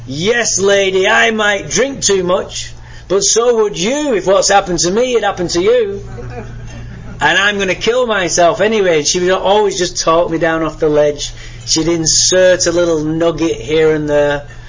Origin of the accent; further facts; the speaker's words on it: Manchester, North West England, United Kingdom; born there; I was born in Manchester, England, by the way.